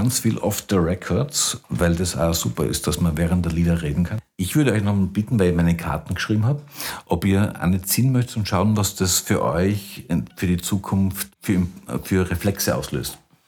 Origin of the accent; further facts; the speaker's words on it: Styria, Austria; in meiner Kindheit in der Weststeiermark war das auch ein Riesenthema natürlich